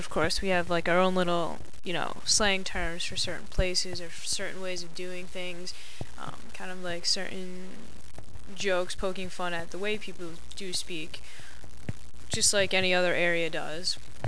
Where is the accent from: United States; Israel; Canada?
United States; Clarks Summit, Pennsylvania; So I'm from Clark Summit, Pennsylvania, which is a suburb of Scranton, Pennsylvania, which is in northeastern Pennsylvania.